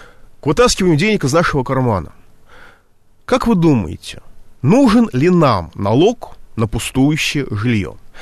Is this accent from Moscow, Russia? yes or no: yes; Moscow, Russia; Я москвич. У меня осталась квартира.